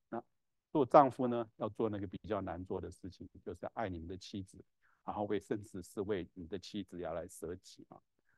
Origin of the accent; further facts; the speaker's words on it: Taiwan; 就是我们在从台湾来的都当过兵